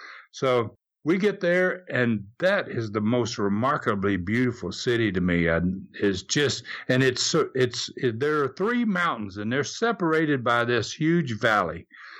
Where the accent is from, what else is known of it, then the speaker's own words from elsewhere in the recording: United States; And I go, "Well, I'm from America, you know."